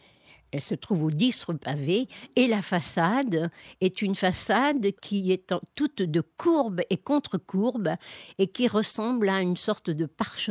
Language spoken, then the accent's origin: French; France; je suis française, catholique